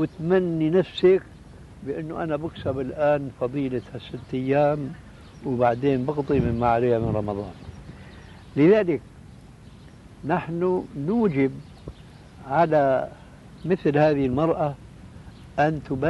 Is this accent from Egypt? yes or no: no; Syria; كما يقولوا عندنا في الشام